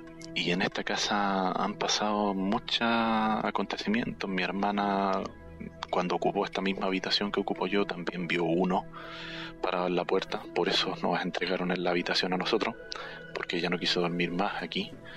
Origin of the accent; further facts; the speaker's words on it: Chile; soy de Chile.